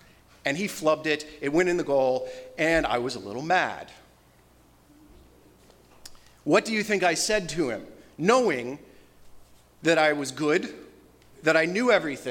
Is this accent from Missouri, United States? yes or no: no; Florida, United States; And I was raised in Florida.